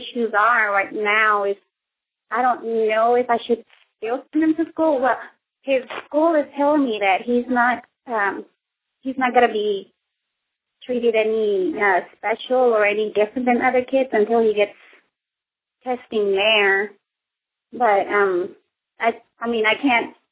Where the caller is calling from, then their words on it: Dallas, Texas, United States; I'm calling from Dallas, Texas.